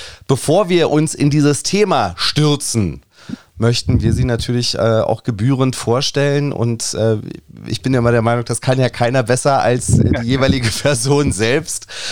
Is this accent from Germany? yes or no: yes; Berlin, Germany; Und gerade wir als Berliner, wir haben ja auch einige Stadtteile, wo man diesen Dialekt natürlich auch bestens und sehr, sehr häufig hört.